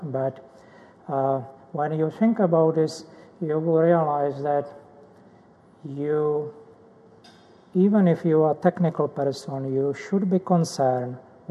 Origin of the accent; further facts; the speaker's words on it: Prague, Czechia; now in United States; I was born in a very difficult time. I grew up after war, and I grew up in Prague in Czechoslovakia.